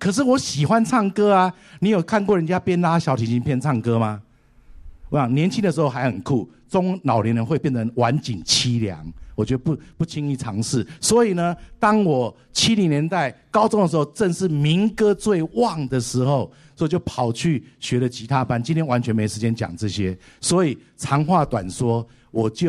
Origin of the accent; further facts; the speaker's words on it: Taipei, Taiwan; 我是从小土生土长 ，Made in Taiwan， 然后在台北长大